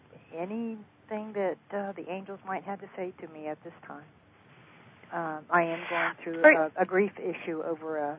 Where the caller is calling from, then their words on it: North Carolina, United States; The Smoky Mountains in North Carolina.